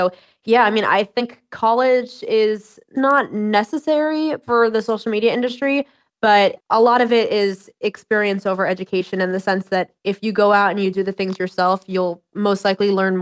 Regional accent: New York City, New York, United States; I'm from New York City. I model and act.

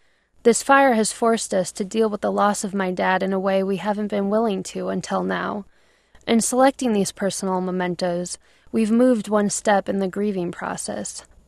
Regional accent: Porter Ranch, California, United States; now in Washington, United States; my family's house in my hometown of Porter Ranch, California, reached me 3,000 miles away in D.C.

